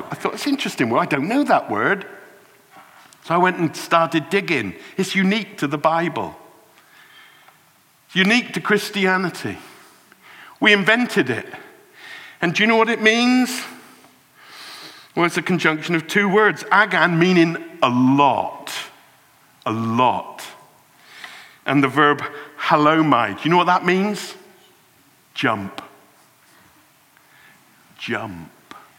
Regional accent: South West England, United Kingdom; half Welsh, I think, and we always feel a bit beaten up and done over by the English, and I'm from West Country

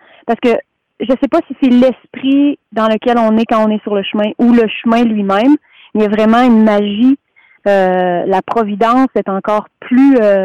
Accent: Quebec, Canada; puis je viens de la région du Québec, d'une région qui est située dans le nord-ouest.

